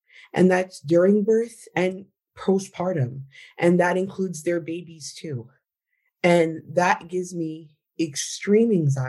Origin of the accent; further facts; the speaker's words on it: New York, United States; like I'm from New York, and my dad would sit us down every day and tell us how to be Black in America